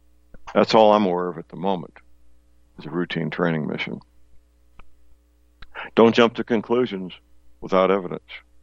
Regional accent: Missouri, United States; My home state of Missouri, for example.

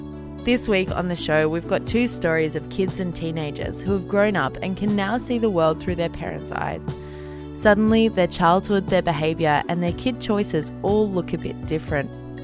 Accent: Canberra, Australian Capital Territory, Australia; also born or lived in Newcastle; I grew up in Canberra, but for a couple of precious years in high school, I lived near the beach in Newcastle. It was a dream. I was 16

